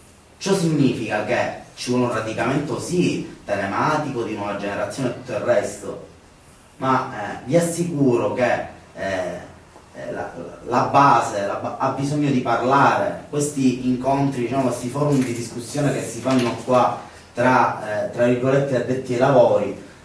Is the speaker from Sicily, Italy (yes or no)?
yes; Palermo, Sicily, Italy; Io mi ricordo ore e ore di riunioni nella sezione della Guadagna, da dove vengo io